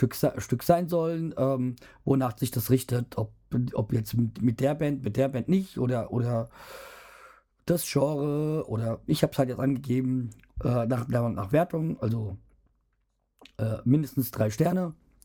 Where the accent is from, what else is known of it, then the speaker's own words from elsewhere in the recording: Hanau, Hesse, Germany; es halt auch in Hanau ist und ja, eigentlich in dem Stadtteil, also Steinheim, wo ich aufgewachsen bin, wo ich immer gerne bin